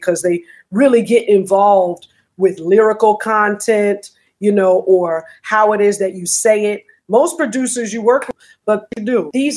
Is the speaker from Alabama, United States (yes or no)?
no; Brooklyn, New York, United States; You know, I grew up in Brooklyn. Everybody on my block was from the Caribbean. It was only two American families on my block, and I was one of them.